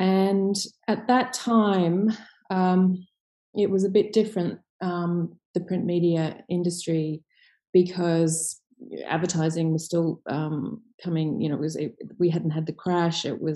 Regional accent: Sydney, New South Wales, Australia; Sure. Well, I grew up in Manly in Sydney, which is it's a suburb just on the north side of the Sydney Harbour. It was just a very idyllic Australian childhood spent mostly in the sand, on the beaches

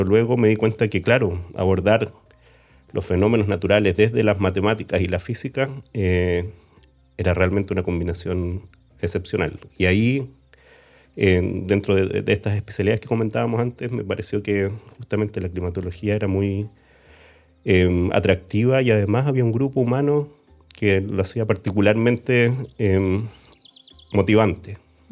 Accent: Valdivia, Los Ríos, Chile; como soy del sur de Chile, soy de Valdivia

